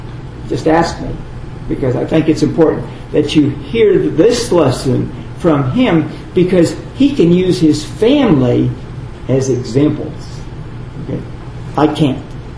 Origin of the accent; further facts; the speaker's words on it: Los Angeles, California, United States; I was born and raised in Los Angeles.